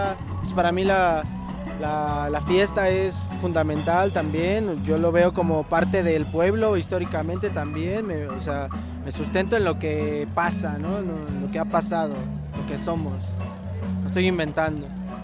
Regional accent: San Miguel Ajusco, Mexico City, Mexico; yo soy orgullosamente de San Miguel Ajusco.

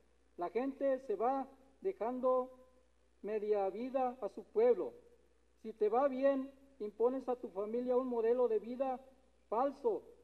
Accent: San Isidro, Jalisco, Mexico; Nosotros venimos de la comunidad de San Isidro, del municipio de San Gabriel, por allá donde el Llano en Llamas se refleja en un libro

